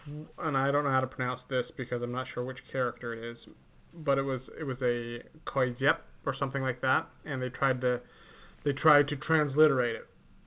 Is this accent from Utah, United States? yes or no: yes; Utah, United States; Now, I will say that where I grew up in Utah, we had a thing called fry sauce.